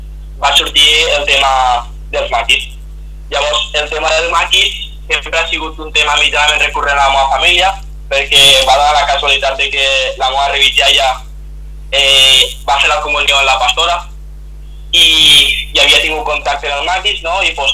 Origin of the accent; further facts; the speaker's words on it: La Ràpita, Catalonia, Spain; tinc 19 anys, se m'acaba ja que ja me'n faig 20, soc de la Ràpita, he viscut tota la vida aquí, l'únic que la meva revisalla i el meu revisalla provenen de Vallibona. I llavors, pues, des de menú que vaig allí és com el meu segon poble.